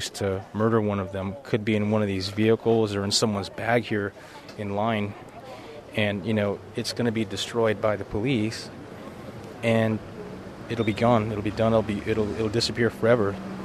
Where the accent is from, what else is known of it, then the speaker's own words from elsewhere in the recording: San Francisco, California, United States; I'm from Visitation Valley in San Francisco.